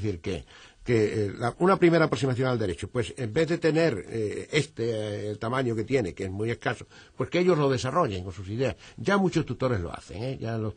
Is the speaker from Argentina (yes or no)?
no; Spain; lo acataré con muchísimo gusto como español que soy